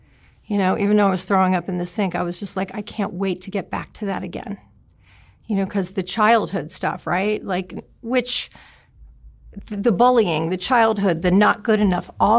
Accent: West Palm Beach, Florida, United States; I'm born and raised in West Palm Beach, Florida.

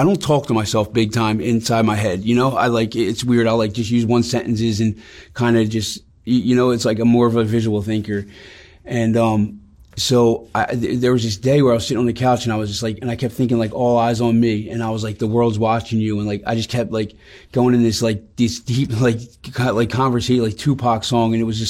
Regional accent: New Jersey, United States; From New Jersey. New Jersey, born and raised, South Jersey. Grew up, I was adopted at an early age.

